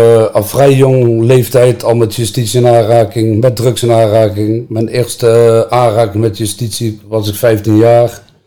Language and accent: Dutch; Tilburg, North Brabant, Netherlands; En ik ben opgegroeid in de volksbuurt in Tilburg-Zuid.